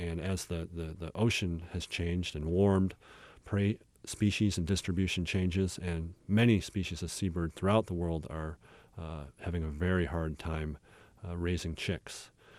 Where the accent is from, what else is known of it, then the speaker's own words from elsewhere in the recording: Michigan, United States; Where I grew up in Michigan, there were southerly birds that were very rare when I was a kid.